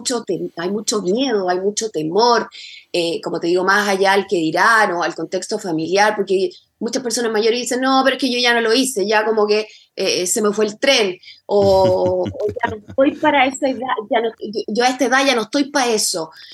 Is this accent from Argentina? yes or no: no; Chile; nosotros como cultura chilena.